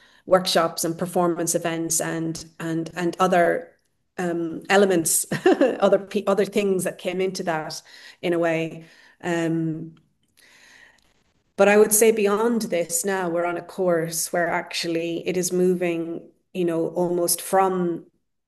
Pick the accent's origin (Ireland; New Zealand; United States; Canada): Ireland; I had been also returning to the village that I grew up in Ireland